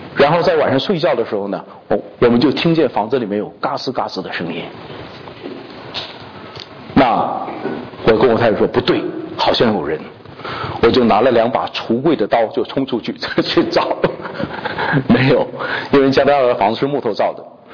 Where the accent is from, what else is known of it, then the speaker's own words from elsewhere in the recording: China; 我们中国人有讲一句话叫做飞来的横祸